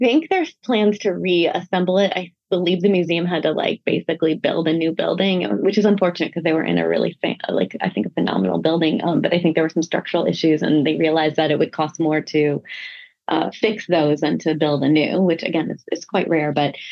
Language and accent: English; Milwaukee, Wisconsin, United States; I grew up in Milwaukee, Wisconsin, so very different from New York City.